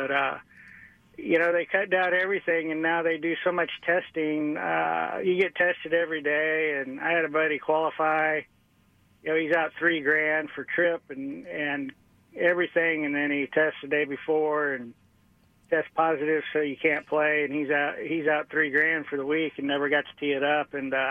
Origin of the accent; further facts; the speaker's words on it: Kingwood, Texas, United States; I grew up in Kingwood, so I'd say Deerwood is probably